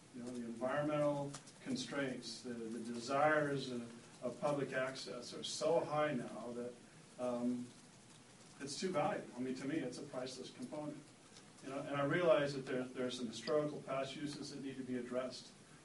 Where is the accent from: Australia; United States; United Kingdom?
United States; Pacific Northwest; I grew up in the Northwest